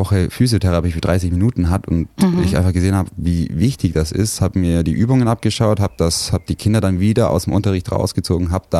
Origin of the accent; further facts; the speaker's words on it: Neu-Ulm, Bavaria, Germany; In einem kleinen Vorort von Neu-Ulm, Burlafingen, vielleicht sagt das dem einen oder anderen etwas. Ländlich, das war schön für mich auf jeden Fall